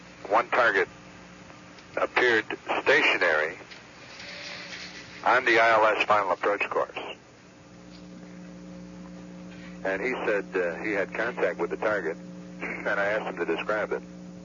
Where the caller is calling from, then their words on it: Point Mugu, California, United States; I'm calling from Point Magoo, California.